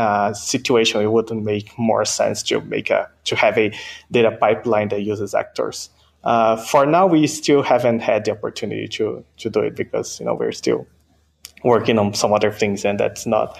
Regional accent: Brazil; born there; first language Portuguese; English is a second language; So my native language is actually Portuguese. So I was born in Brazil. I'm a Japanese Brazilian. So my native language is Portuguese. Second language is English. I've learned Japanese and I kind of know Spanish.

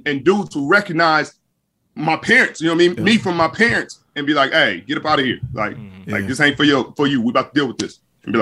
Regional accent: Los Angeles, California, United States; also born or lived in Compton; So growing up, starting in Watts, it was just, you know, it was you.

